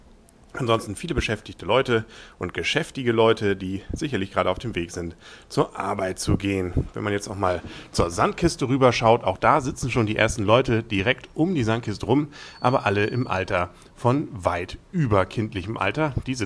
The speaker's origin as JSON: {"language": "German", "town": "Kiel", "region": "Schleswig-Holstein", "country": "Germany", "said": "weil das ja meistens Comicfilme sind, beziehungsweise Zeichentrick, und da kriegt man ja als Kieler dann auch wenig mit."}